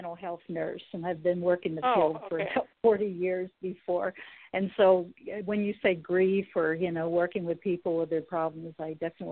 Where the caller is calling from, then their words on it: Sacramento, California, United States; Oh, yeah, yes, Sacramento.